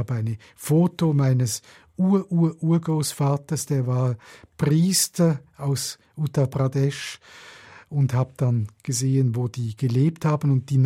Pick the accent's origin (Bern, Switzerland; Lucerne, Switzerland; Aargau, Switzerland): Aargau, Switzerland; Menziken; born there; also born or lived in Trinidad and Tobago; geboren bin ich in der Schweiz, in einem kleinen Spital in Menziken. Aber ich habe die ersten 3 oder 3,5 Jahre mit meiner Mutter zusammen in Trinidad verbracht, mitten im Dschungel.